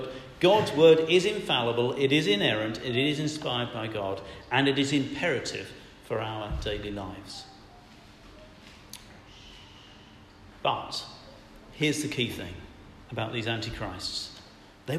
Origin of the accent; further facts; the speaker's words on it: England, United Kingdom; Should we be standing behind this because we're English?